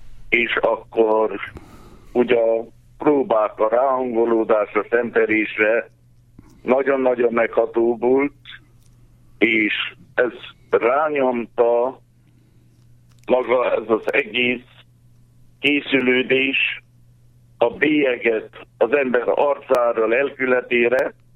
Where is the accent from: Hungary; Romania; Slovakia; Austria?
Romania; Gyergyósalamás, Harghita; Gyergyóvidékén születtem, Vitró melletti Gyergyó Salamáson. Családunk Vitróból származott